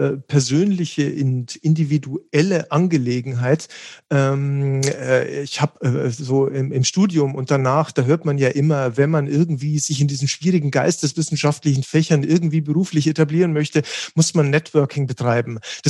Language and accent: German; Bavaria, Germany; meine Eltern hatten auch ein Abonnement im Stadttheater Ingolstadt. Also da komme ich nämlich aus der Nähe.